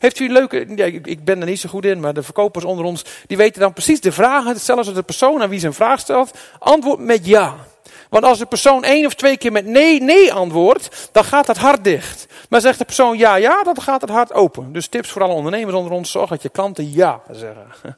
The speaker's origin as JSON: {"language": "Dutch", "region": "Groningen", "country": "Netherlands", "said": "Nou laten wij als Groningers gebruik maken van die eigenschap in ons geestelijk DNA"}